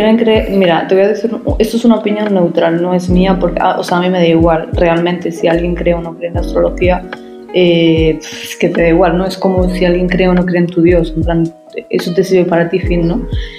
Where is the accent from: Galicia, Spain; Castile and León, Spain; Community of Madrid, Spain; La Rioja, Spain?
Community of Madrid, Spain; Madrid; nací en una familia de padres inmigrantes, que si los dos nacimos en Madrid, crecemos en Madrid, tenemos algunas cosas en común, como es la cultura